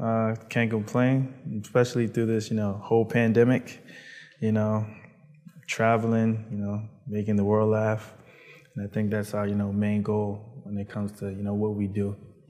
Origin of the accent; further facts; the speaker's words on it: Baltimore, Maryland, United States; also born or lived in New York; Well, I lived in, I was born in New York, sorry. And then I traveled after 4 to Baltimore. It was rough in New York and it was rough in Baltimore. Decided to move from Baltimore to Virginia, then Maryland, and then Virginia.